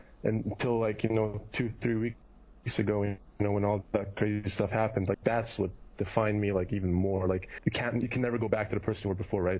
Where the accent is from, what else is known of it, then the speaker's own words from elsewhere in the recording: Kitchener, Ontario, Canada; born there; also born or lived in Germany; I was born in Canada. I was born in Kitchener, which is an hour from Toronto. And so I'm basically Canadian, but lived in Germany for 15 years.